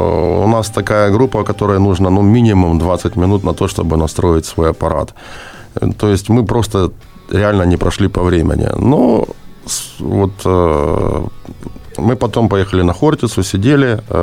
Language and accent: Ukrainian; Zaporizhzhia, Zaporizhzhia Oblast, Ukraine; Ну, взагалі-то ми родом із Запорожжя, і інститут заканчували індустріальний.